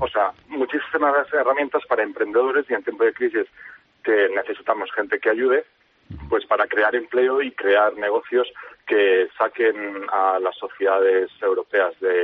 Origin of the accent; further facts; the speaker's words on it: Spain; los españoles hacemos